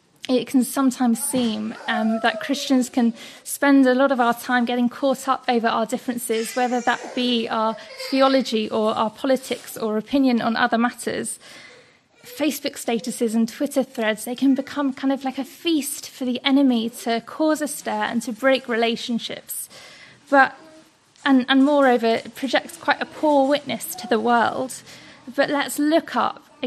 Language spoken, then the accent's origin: English; Winchester, South East England, United Kingdom; so I'm from Winchester